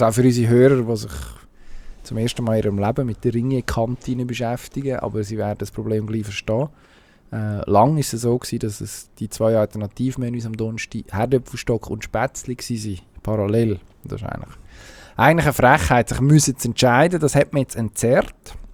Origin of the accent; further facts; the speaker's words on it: Lostorf, Solothurn, Switzerland; Das ganz genau, was du wissen. Heisst Ortschaft Loschdorf.